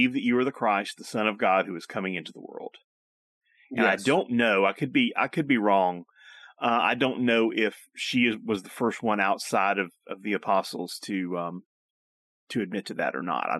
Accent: the South, United States; that's what's so frustrating as a Southerner is how bad the Southern accents can be on shows and movies.

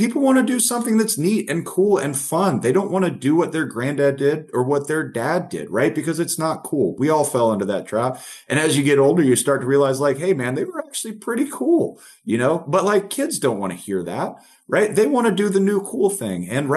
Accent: Georgia, United States; because my home state of Georgia, I wanted to be able to hunt and you couldn't do it.

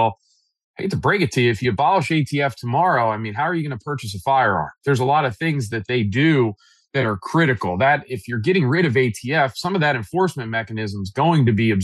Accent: New Jersey, United States; You know, I grew up in New Jersey. Anyone who's driven through New Jersey knows if you're going to be protected by FOPA, you better fuel up at one bridge before you cross in.

